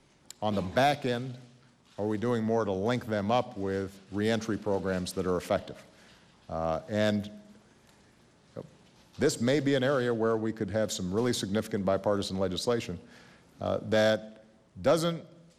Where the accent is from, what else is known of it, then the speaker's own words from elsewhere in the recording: Chicago, Illinois, United States; including my hometown of Chicago and in Baltimore.